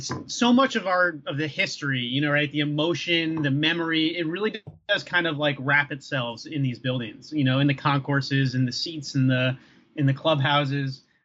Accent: New Jersey, United States; I grew up in Northern Jersey. You know, so my teams were the Giants and Devils and Knicks and Yankees.

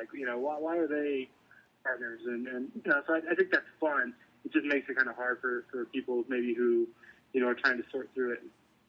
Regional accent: California, United States; I grew up in the Bay Area, going to a lot of A's games

